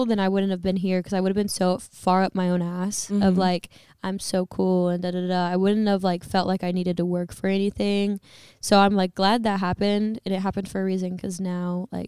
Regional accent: the South, United States; because I'm from the South, so like, no, I don't love country.

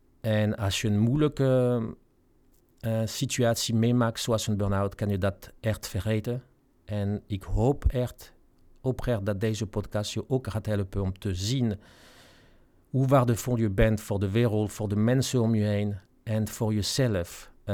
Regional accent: France; Dutch is a second language; Zoals je hoort, kom ik uit Frankrijk.

